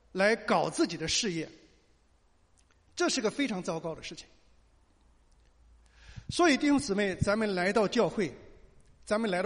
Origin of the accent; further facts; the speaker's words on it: China; 我们都是中国人